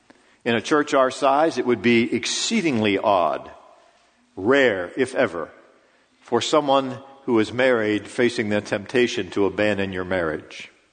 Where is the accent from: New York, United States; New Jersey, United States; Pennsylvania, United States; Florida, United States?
Pennsylvania, United States; Pittsburgh; Well, here I am, just a little kid growing up in Pittsburgh, and I go to school, and I come home